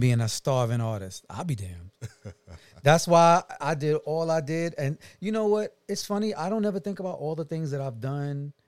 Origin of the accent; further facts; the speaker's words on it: Brooklyn, New York, United States; I am a black man from Brooklyn, New York.